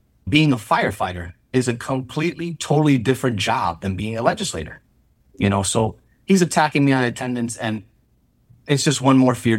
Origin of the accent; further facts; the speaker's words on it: Middletown, United States; I was born and raised here in City Middletown.